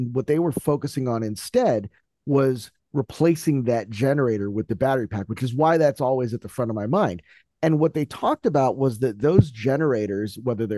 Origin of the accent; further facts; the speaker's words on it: Miami, Florida, United States; when I was a young kid, I grew up in Miami, so we were around boats all the time.